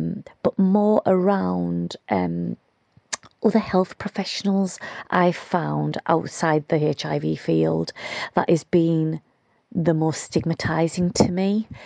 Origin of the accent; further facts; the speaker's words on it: Whitehaven, North West England, United Kingdom; I'm 46 years old and I'm from Whitehaven